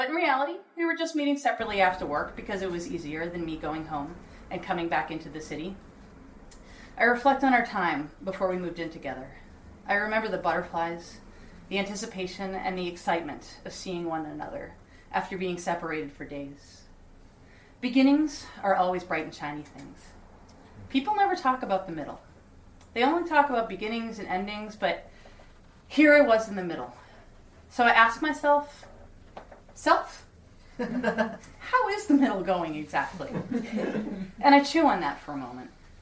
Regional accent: Florida, United States; I'm from Florida, for Christ's sake, so I am certainly not one to judge one's character based on where they are from.

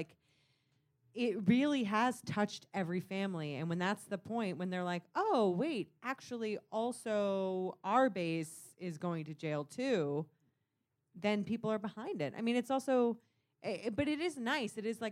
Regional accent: Ohio, United States; accent: Ohio; Yeah, he gets my Ohio accent really well.

